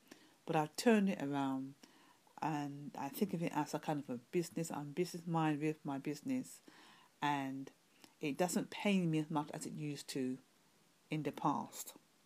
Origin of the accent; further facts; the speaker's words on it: London, United Kingdom; from London, UK.